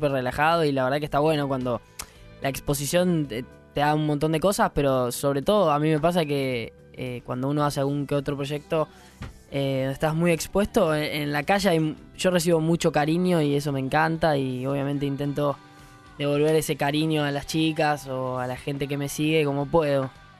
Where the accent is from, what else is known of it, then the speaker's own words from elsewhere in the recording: Vicente López, Buenos Aires Province, Argentina; Crecí por ahí, por zona norte, fui siempre al mismo colegio, al San Gregorio.